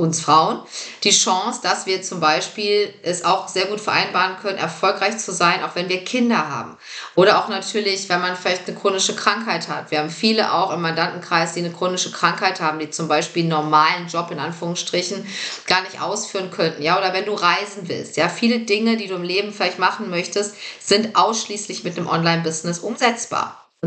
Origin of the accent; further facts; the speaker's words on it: Lower Saxony, Germany; Ich komme aus Niedersachsen von einem kleinen Bauernhof.